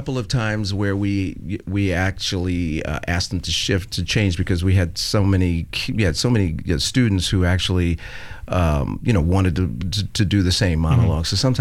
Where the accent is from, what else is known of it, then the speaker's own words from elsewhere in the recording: New York City, New York, United States; So I grew up in New York City, and I used to hear winos on the street